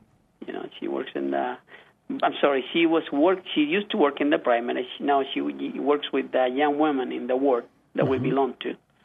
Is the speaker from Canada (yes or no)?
no; Viña del Mar, Valparaíso, Chile; I'm from Viña del Mar, which is a town in the coast of Chile. It's about near an hour and a half from Santiago.